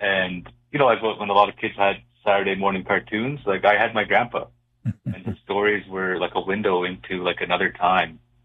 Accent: Siksika, Alberta, Canada; I grew up in Siksika, which is like an hour east of Calgary, and it's one of the four Blackfoot tribes. And yeah, I grew up on my grandpa's ranch

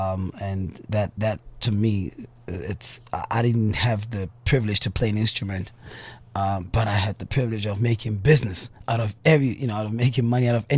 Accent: South Africa; I'm from South Africa.

